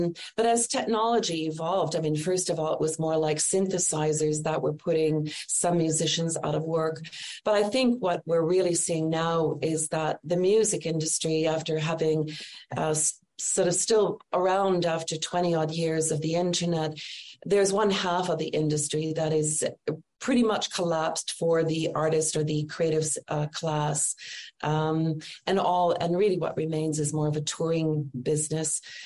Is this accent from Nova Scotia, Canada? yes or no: no; Manitoba, Canada; moved away; I grew up in Manitoba and I stayed there until I moved to Ontario to work at the Stratford Shakespearean Theatre in 81. And that remains my constant home.